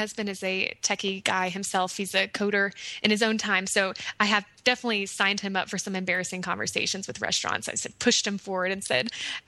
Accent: Austin, Texas, United States; because I'm from Austin, Texas, where everyone is a Wi-Fi, a laptop toter

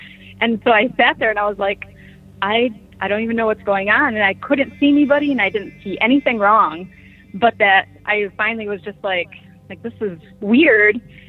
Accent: Michigan, United States; Oh, I was just gonna say because I'm from Michigan.

